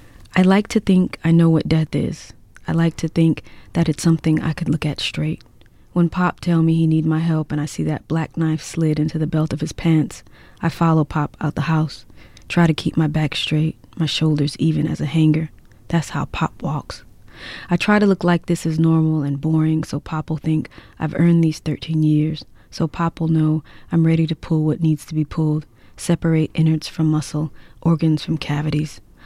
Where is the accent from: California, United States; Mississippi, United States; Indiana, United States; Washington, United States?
Mississippi, United States; DeLille; a fictional twin of my hometown, mm-hmm. DeLille, Mississippi.